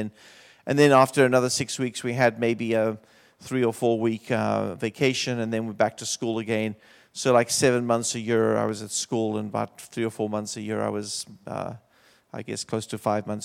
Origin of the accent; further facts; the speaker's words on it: South Africa; I just know I grew up in South Africa.